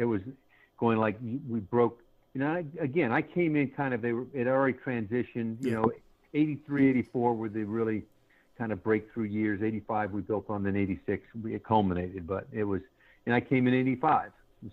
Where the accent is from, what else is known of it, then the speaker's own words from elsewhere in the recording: Georgia, United States; as a young kid in 1986, growing up, I grew up in Georgia